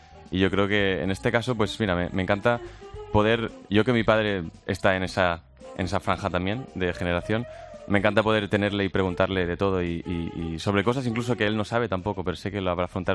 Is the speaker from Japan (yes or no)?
yes; Japan; como crecí en Japón, 7 años de mi vida